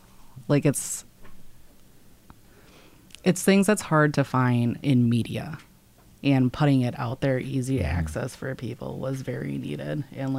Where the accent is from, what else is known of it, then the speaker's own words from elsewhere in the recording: Lakeville, Minnesota, United States; I grew up in Lakeville, moved down to Faribault, was there for a while. Now we're back up in the Lakeville area.